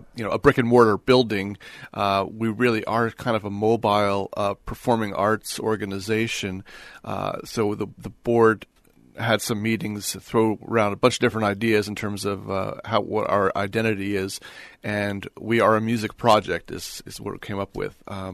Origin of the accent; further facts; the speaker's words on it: New Jersey, United States; I grew up in New Jersey, and – I was driving to school as a senior and had the local radio on and happened to tune into the New York Jazz Station.